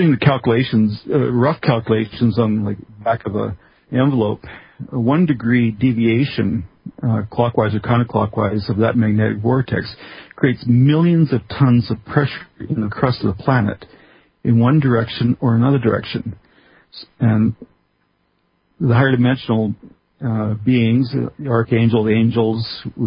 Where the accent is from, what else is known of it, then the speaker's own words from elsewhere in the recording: Canada; Oh, I'm being very Canadian.